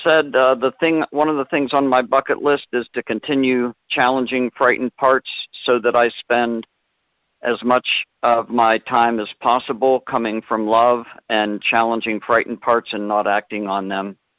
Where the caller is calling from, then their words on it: Hilliard, Ohio, United States; I'm in Hilliard, Ohio today.